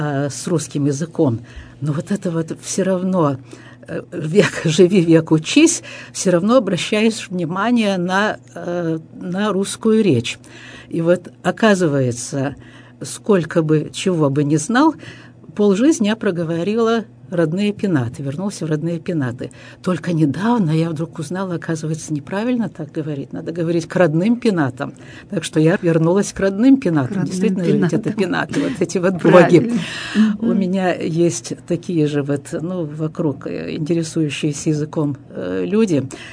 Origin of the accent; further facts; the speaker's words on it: Qingdao, Shandong, China; also born or lived in Shanghai; Я не могу сказать, что родина, хотя и замечательный город Циндао, в котором прошло детство